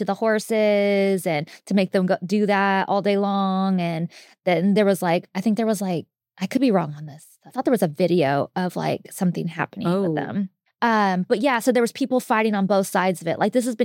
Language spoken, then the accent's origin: English; Lodi, United States; when I was younger, we grew up in town in Lodi, like till I was 9. And then we moved out to the country with my stepdad